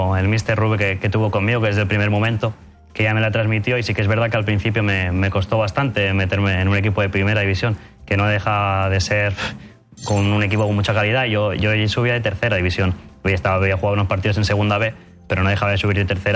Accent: Castelldefels, Catalonia, Spain; es como lo conocían, él fue el que me metió para empezar a jugar al fútbol ahí en mi pueblo, en Castelldefels.

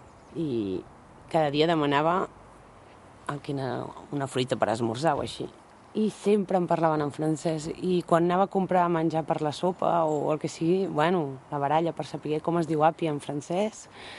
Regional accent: Barcelona, Catalonia, Spain; moved away; per la gent d'aquí jo no sóc d'aquí. I crec que no ho seré mai. Jo sóc de Barcelona, és a dir, que se'm presenta sempre així. Serà per l'accent, serà... Pels de Barcelona ja no sóc d'allà, perquè ja no tinc l'accent d'allà.

